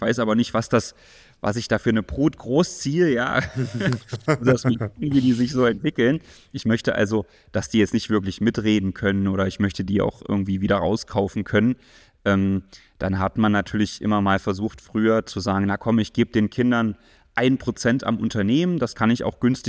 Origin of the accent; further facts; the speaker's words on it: Halle, Saxony-Anhalt, Germany; ich komme ja hier aus der Studentenstadt Halle